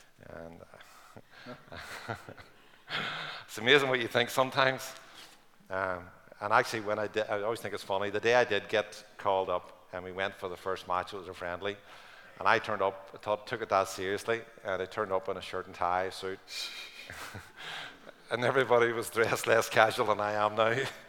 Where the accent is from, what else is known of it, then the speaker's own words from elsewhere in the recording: Omagh, Northern Ireland, United Kingdom; Well, the first thing I have to just tell you, I'm from Omagh, right?